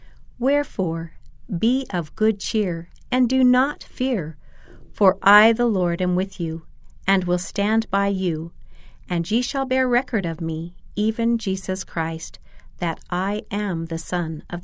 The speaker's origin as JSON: {"language": "English", "town": "Dallas", "region": "Texas", "country": "United States", "tie": "born or raised there", "said": "I ended up attending school far from my hometown in Texas, but in a place near many members of my extended family."}